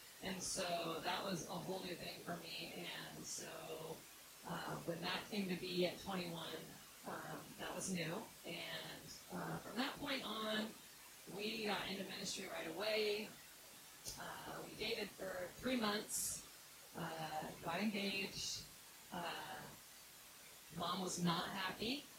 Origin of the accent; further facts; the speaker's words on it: Seattle, Washington, United States; From the States, we are a cold, rainy state, but we do get some sunshine.